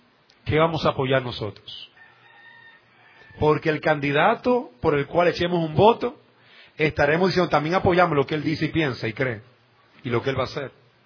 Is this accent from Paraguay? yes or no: no; Dominican Republic; como dominicanos, ejercer un voto y ejercer lo que se ha llamado nuestro derecho